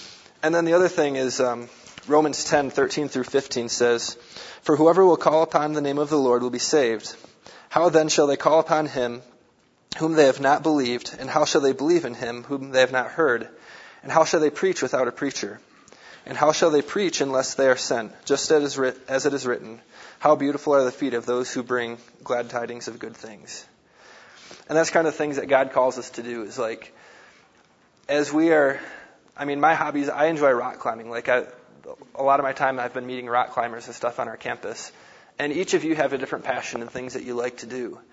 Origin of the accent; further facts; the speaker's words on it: Michigan, United States; I'm originally from Michigan. I went to school at Michigan State University